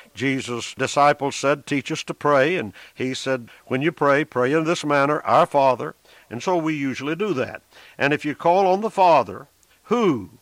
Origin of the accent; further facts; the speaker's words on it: United States; born there; I'm an American. I vote for local people in local government and national government and state government. And I thank God for America.